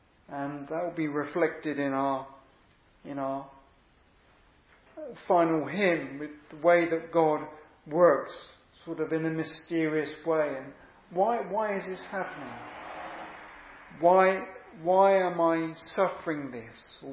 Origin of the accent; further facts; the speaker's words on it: South West England, United Kingdom; born there; I was born in Wiltshire, so it's a good county.